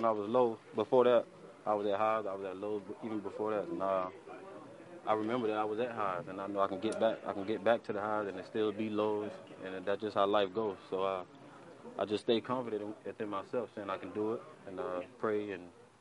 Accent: Florida, United States; Yeah, he's from my area, too, so he's from Broward County. I'm from Palm Beach County, like 15 minutes away

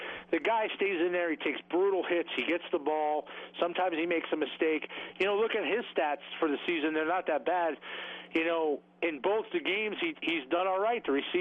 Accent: Brooklyn, New York, United States; I was born and raised in Brooklyn.

